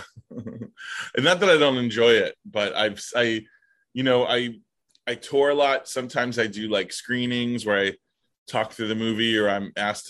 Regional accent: Brooklyn, New York, United States; Yeah, my great-grandfather, when he moved here, through Ellis Island, tried to get a house on this street in Brooklyn.

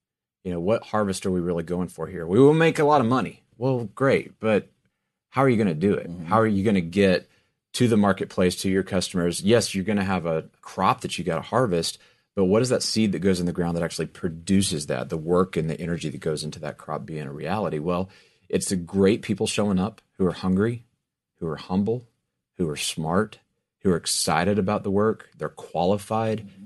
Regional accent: Texas, United States; I'm from West Texas. I grew up in the middle of cotton fields everywhere, right?

